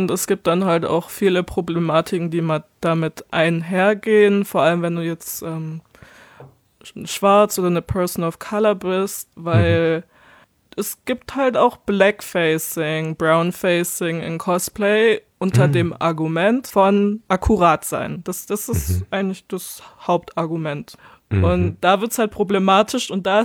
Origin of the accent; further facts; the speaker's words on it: Baden-Württemberg, Germany; bei uns in Baden-Württemberg heißt es Fastnet